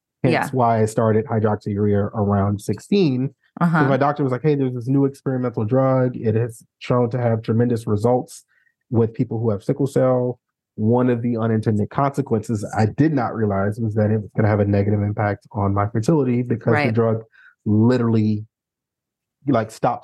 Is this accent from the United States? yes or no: yes; St. Louis, Missouri, United States; So growing up in St. Louis in the 80s and 90s, I think it was just like a standard test that they ran.